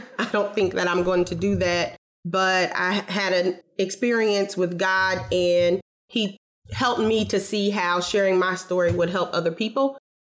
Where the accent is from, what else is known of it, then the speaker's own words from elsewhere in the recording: Marion, Indiana, United States; I'm from Marion, Indiana. It's about 60 miles north from Indianapolis. I moved here after graduating from college. I went to Indiana Wesleyan in Marion in my hometown.